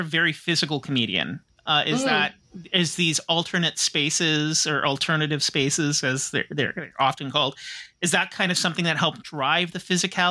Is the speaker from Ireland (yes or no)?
no; Cambridge, Ontario, Canada; I grew up in Cambridge, which sort of like how he grew up just outside of DC. I grew up just outside of Toronto.